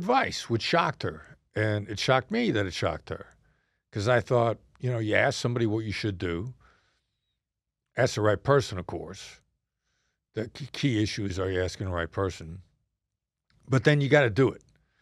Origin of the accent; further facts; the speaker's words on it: Iowa, United States; I mean, you know, I grew up in Iowa.